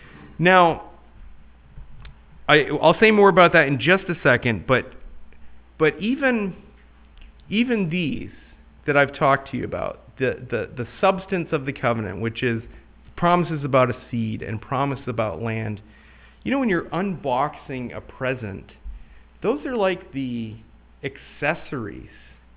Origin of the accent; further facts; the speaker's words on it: Canada; this friend that I had growing up in Canada